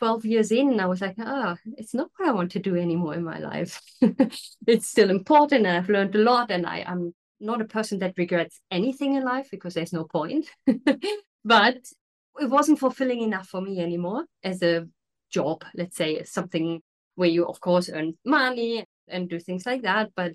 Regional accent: Berlin, Germany; moved away; I was born and bred in Berlin in Germany, which is obviously a big city, and that's good.

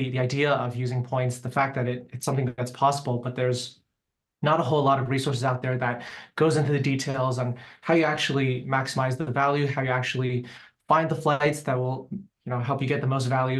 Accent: Hong Kong; moved away as an adult; also born or lived in Beijing, China / Toronto, Canada; now in Vancouver, Canada; I grew up in Hong Kong and Beijing and, you know, spent my years until I was 18 in those two cities. And then I came back to Canada for university, lived in Toronto for a handful of years, Canada's biggest city

